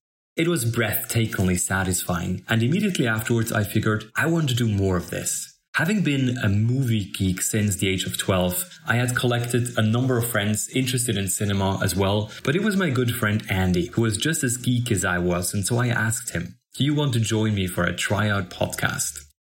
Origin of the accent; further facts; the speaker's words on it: Bern, Switzerland; English is a second language; and my hometown Bern became a wonderland with all its 19th century architecture, medieval Altstadt, and hidden nooks and crannies.